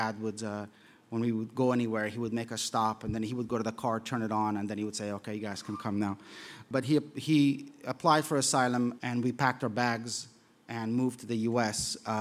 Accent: Kabul, Afghanistan; Growing up in Kabul in the 70s, I never heard a gunshot. Although there were tanks at the military barracks, they never moved and they just collected dust.

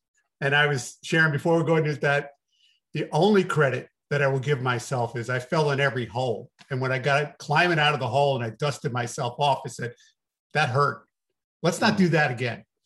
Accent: New York, United States; accent: New York; now in Arizona, United States; I have been told I have still a little piece of my New York accent. So if I give away where I am, I live in Arizona and lived here for the last 20 years

